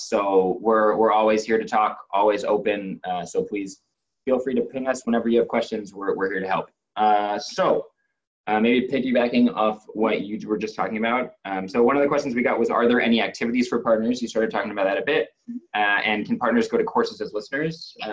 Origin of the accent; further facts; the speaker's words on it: Seattle, Washington, United States; also born or lived in Boston; So I grew up on the West Coast in the Seattle area. Brianna and I met in undergrad in DC and then spent about 5 years in Boston.